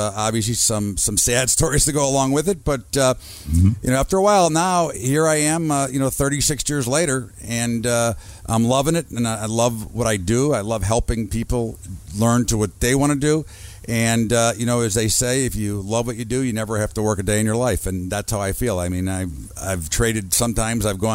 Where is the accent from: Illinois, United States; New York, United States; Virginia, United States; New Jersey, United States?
Illinois, United States; Evanston; Well, you know, Al, I'm from Chicago. I'm from the Chicago area. I grew up in a suburb of Evanston, and have stayed here my entire life